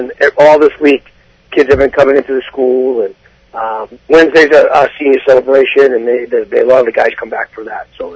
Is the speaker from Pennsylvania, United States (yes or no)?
no; Arlington, Massachusetts, United States; I grew up in Arlington, so we used to have great games at Somerville.